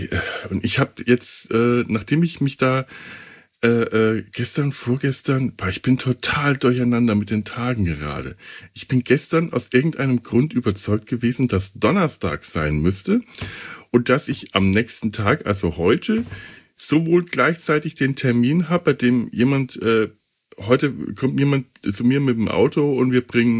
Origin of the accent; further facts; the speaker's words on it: Bavaria, Germany; now in Cologne, Germany; Als ich nach Köln kam, als Bayer, beziehungsweise aus dem bayerischen Sprachraum